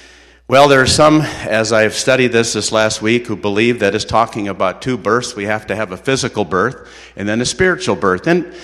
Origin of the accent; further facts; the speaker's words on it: Grand Forks, North Dakota, United States; See, I grew up in Grand Forks, North Dakota. I know something about wind. It is windy there every day.